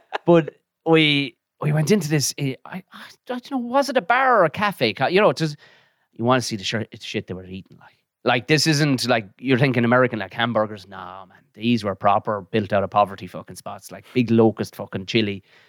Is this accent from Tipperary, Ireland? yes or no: yes; Glen of Aherlow, Tipperary, Ireland; The Glen of Aherlow is the name of it. So it would be the main road between Limerick and Waterford.